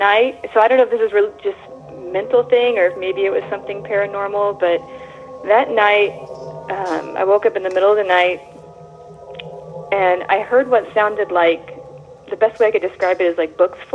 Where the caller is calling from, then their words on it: Spokane, Washington, United States; I'm calling from Spokane, Washington.